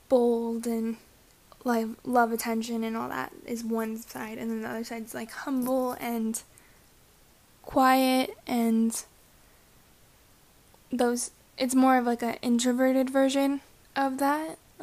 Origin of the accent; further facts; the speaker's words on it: California, United States; also born or lived in Whittier / Chino Hills; I was born in Whittier, California, which is a suburb outside of East LA. And I've moved like 11 or 12 times because my family's always rented houses and moved around a lot. So I kind of grew up in the East LA suburbs area.